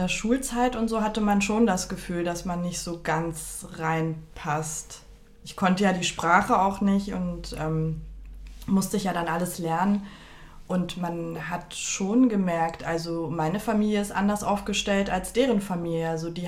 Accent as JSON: {"language": "German", "country": "Germany", "tie": "born or raised there", "said": "Ich meine, ja, ich bin hier aufgewachsen und so, aber ich habe mich auch der Kultur angenommen. Ich würde jetzt auch mal behaupten, ich bin kulturell gesehen mehr deutsch als persisch."}